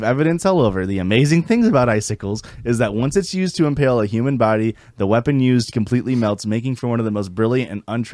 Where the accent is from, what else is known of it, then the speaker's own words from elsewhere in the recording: Canada; I'm Canadian